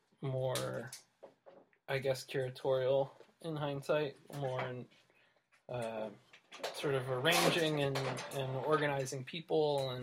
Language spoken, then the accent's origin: English; Great Smoky Mountains, United States; So it's something that growing up in the Smoky Mountains kind of had always stuck with me.